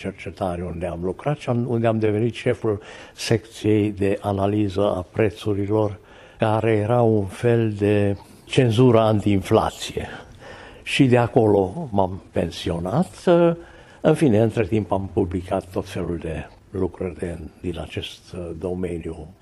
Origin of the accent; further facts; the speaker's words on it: Timișoara, Timiș County, Romania; also born or lived in Cluj / Bucharest; sunt născut la Timișoara, am crescut la Timișoara, însă după terminarea liceului m-am mutat din oraș, întâi la Cluj la universitate și apoi la București la universitate. Și în fine, am venit de obicei în vacanță acasă.